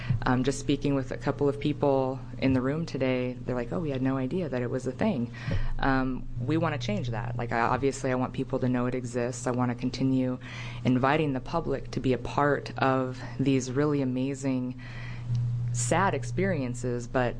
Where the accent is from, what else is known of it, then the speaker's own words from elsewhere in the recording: Japan; I grew up in Japan, and we're very tradition-based